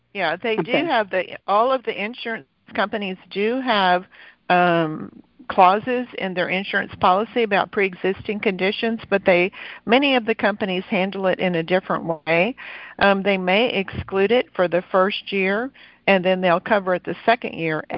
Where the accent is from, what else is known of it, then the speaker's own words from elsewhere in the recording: Texas, United States; moved away as an adult; now in Panama; Just a little bit of background about me. I'm from Texas, and I've been in Panama since about 2010.